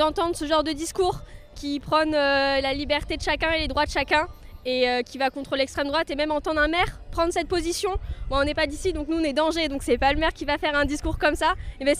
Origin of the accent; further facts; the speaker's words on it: Angers, Pays de la Loire, France; On vient d'Angers.